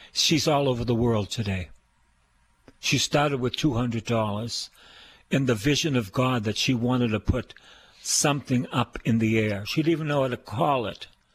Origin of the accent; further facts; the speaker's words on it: Boston, Massachusetts, United States; Anyway, I'm a Bostonian, and I am preaching to people in Phoenix, Arizona